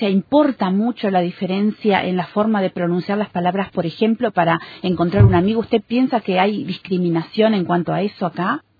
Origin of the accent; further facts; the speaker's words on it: Uruguay; Y entonces, ¿los uruguayos somos bueno